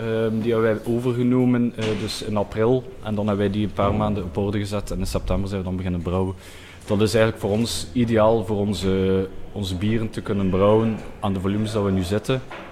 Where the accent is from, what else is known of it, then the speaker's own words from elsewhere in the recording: Ghent, Flemish Region, Belgium; now in Zwalm, Belgium; ik ben eigenlijk nog als echte Gentenaar. Heel mijn leven gewoond.